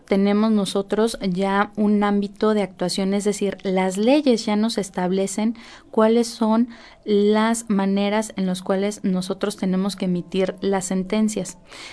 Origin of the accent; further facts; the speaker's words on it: Mexico; es un hecho histórico que como mexicanos debemos de realizar